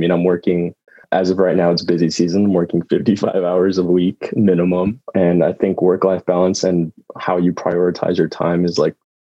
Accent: San Antonio, Texas, United States; also born or lived in Kuala Lumpur, Malaysia; I was born in Kuala Lumpur, Malaysia, moved to San Antonio when I was one, so I guess I'm more Texan than anything

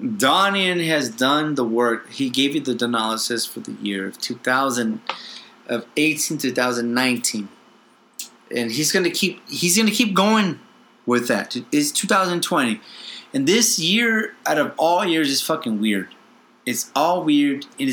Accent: California, United States; At least in our state, we're from California.

